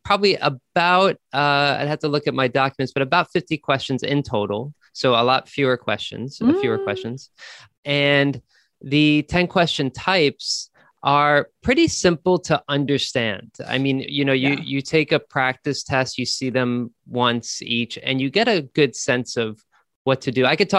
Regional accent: New York City, New York, United States; moved away; I think is the biggest thing when people hear that I'm from New York, they ask me about the Empire State Building, Statue of Liberty, Times Square. I say I avoided them my whole life.

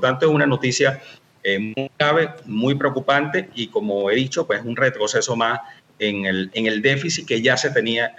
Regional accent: Venezuela; Yo vengo del interior del país, no soy de Caracas

